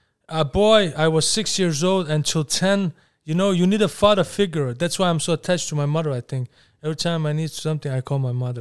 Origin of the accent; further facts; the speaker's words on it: Świnoujście, West Pomeranian Voivodeship, Poland; now in Esbjerg, Denmark; I came here from Poland, Świnoujście, to Denmark to a ferry. Then we were in a refugee camp in North Jutland, close to Aalborg, from 92 to 95. 95, we moved to Esbjerg.